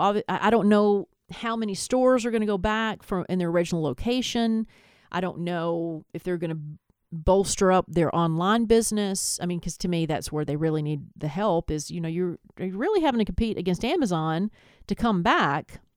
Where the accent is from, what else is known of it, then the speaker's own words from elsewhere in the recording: Southern United States, United States; And yes, I'm a Southerner, so I did get whipped.